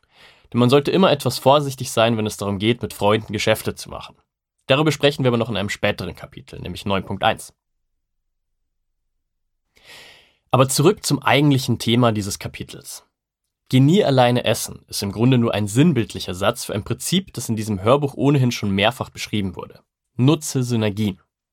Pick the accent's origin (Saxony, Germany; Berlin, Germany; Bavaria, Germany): Bavaria, Germany; Regensburg; In meiner Heimat Regensburg sind Shisha-Bars meistens eher etwas heruntergekommen